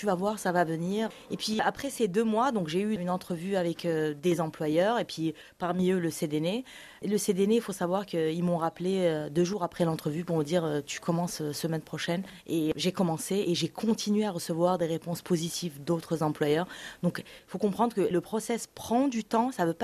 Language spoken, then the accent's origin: French; Algiers, Algiers Province, Algeria; moved away as an adult; now in Canada; Non, je suis partie d'Alger. Je dirais que la particularité dans mon parcours, c'est que je me suis intéressée à l'immigration en 2007 et j'ai plusieurs fois renoncé. Et puis, je suis revenue à la charge en 2017 et donc ça fait pas très longtemps que je suis au Canada.